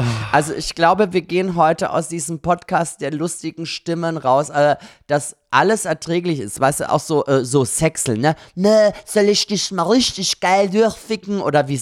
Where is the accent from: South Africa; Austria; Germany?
Austria; Carinthia; Ich bin ja Kärntnerin